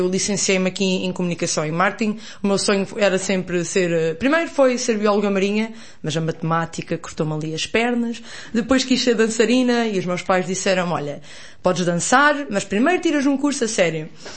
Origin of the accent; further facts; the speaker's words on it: Gafanha da Nazaré, Aveiro, Portugal; also born or lived in United States; Eu nasci nos Estados Unidos, de facto, mas vim para a Gafanha de Nazaré com um ano. Portanto, eu considero-me mais gafanhoa do que americana, vá.